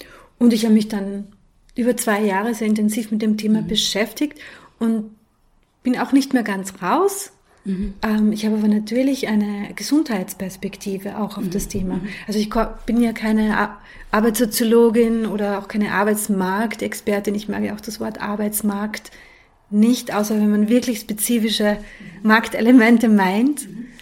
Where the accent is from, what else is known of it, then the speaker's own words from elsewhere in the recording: Austria; born there; also born or lived in London; Und seitdem wieder in Österreich, also ich bin ja in Österreich geboren, wie man unschwer erkennen kann.